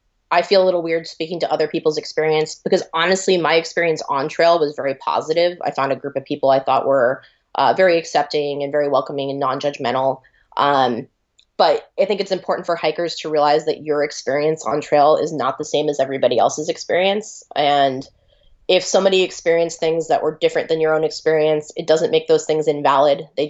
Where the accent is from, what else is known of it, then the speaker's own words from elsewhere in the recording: California, United States; I'm from the San Francisco Bay Area.